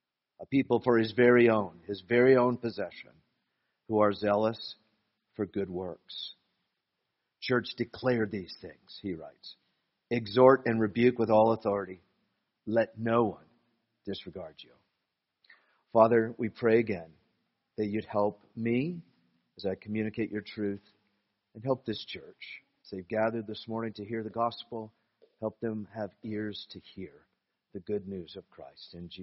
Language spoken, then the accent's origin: English; Boise, Idaho, United States; moved away; As Aaron said, I am from Idaho, from Boise. My family still all lives there.